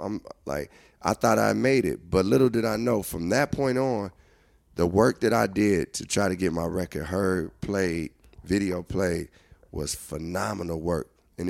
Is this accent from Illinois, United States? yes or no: yes; Chicago, Illinois, United States; See me, like, I'm coming from Chicago.